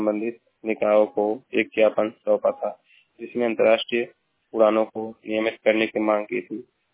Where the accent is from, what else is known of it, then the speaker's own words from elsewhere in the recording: Uttar Pradesh, India; मैं जिला महाराजगंज का निवासी हूँ।